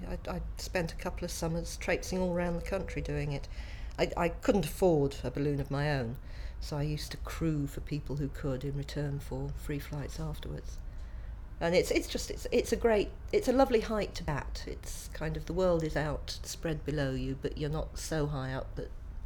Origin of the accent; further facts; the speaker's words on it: Manchester, North West England, United Kingdom; now in Tunbridge Wells, United Kingdom; I was born on the 25th of September 1958 and I live in Tunbridge Wells. I was originally from Manchester.